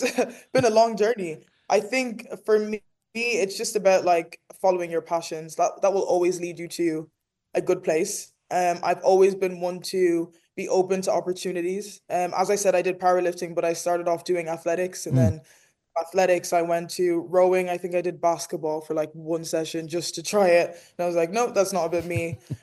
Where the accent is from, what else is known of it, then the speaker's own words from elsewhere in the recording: Enniscorthy, Leinster, Ireland; because I'm from Enniscorthy in Wexford, which is even smaller.